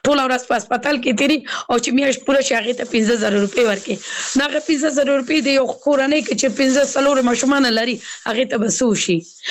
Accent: Kabul, Afghanistan

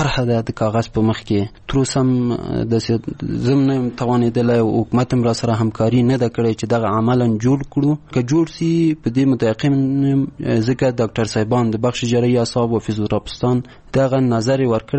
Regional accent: Paghman, Kabul, Afghanistan; ولایتم کابل ده، ولسوالی پغمان ده،

